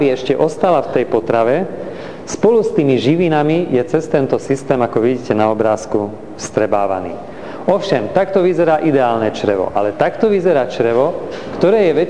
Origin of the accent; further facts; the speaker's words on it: Košice, Košice Region, Slovakia; V Košiciach ročne pribudne, keďže som z Košic, 1200 nových pacientov na onkológii.